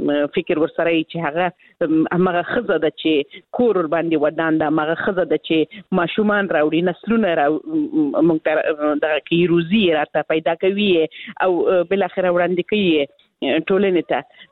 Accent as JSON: {"language": "Pashto", "region": "Helmand", "country": "Afghanistan", "said": "زه خپله د هلمند ولایت څخه یم"}